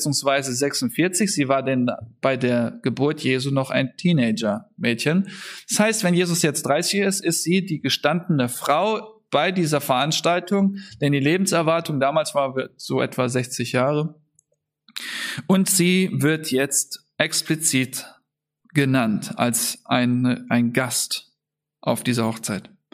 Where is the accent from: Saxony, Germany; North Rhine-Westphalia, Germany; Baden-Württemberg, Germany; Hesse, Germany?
North Rhine-Westphalia, Germany; Euskirchen; ich komme aus Euskirchen